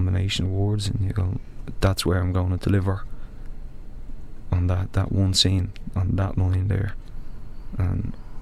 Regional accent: Dublin, Leinster, Ireland; which I grew up in Dublin city centre

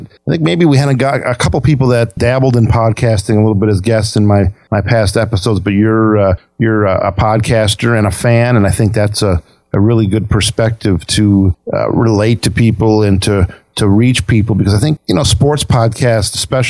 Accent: Wisconsin, United States; Growing up in Wisconsin.

